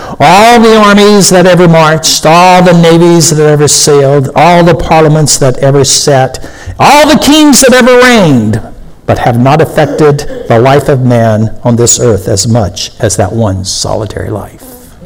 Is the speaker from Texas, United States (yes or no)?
yes; Texas, United States; born there; And my mother grew up in Texas. I was born in Texas.